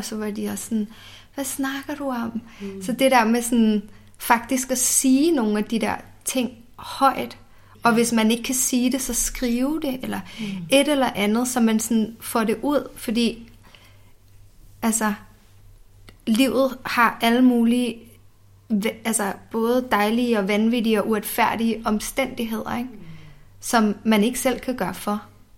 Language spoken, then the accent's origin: Danish; Copenhagen, Capital Region of Denmark, Denmark; dem, jeg kalder mine søskende, dem, jeg er vokset op med på Nørrebro